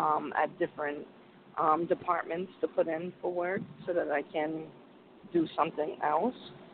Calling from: Connecticut, United States; I'm calling in from Connecticut.

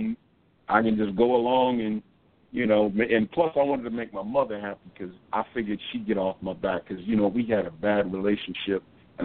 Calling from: California, United States; I'm calling from California, man.

